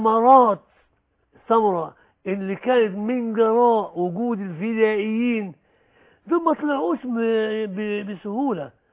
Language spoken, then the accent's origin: Arabic; Egypt; انا ابن مصر وبحب مصر وروحي كلها فداء لمصر